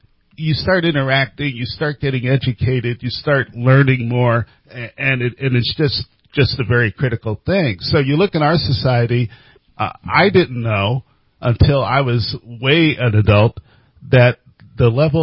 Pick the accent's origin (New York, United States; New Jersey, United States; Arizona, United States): New York, United States; I grew up in New York, and I had a very kind of middle class background.